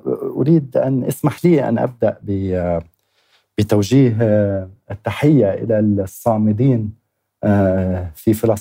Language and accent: Arabic; Beirut, Beirut Governorate, Lebanon; also born or lived in United States; ونشأت هنا في بيروت … ودرست في الجامعة الأمريكية ثم سافرت إلى الولايات المتحدة الأمريكية وأكملت دراستي الماجستير ولاحقا الدكتوراه